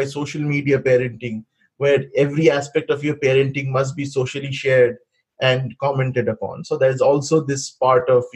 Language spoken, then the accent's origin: English; India; these are the fundamental assumptions we grew up in India.